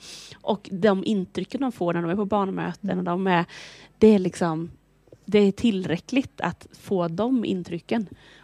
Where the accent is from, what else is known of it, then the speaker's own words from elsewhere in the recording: Nässjö, Jönköping County, Sweden; I Nässjö i Småland.